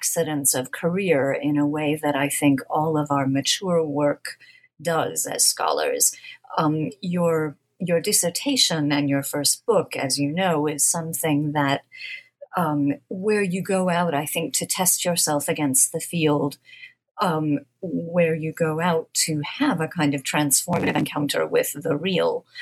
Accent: United States; which as an American, of course, I had taken as normative, really.

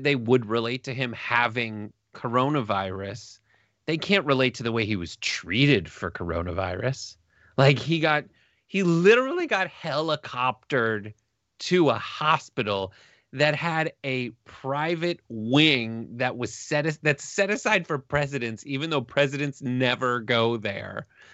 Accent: Los Angeles, California, United States; as a person, I'm from Los Angeles. I worked at a talent agency as an assistant for a very long time.

